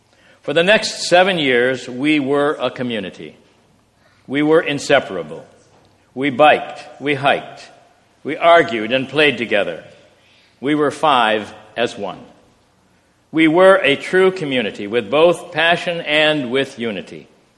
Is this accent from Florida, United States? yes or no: no; New York, United States; also born or lived in Pennsylvania; When I was in the fifth grade, we moved from Pennsylvania to a small village in upstate New York. It was small, with a population of only 500.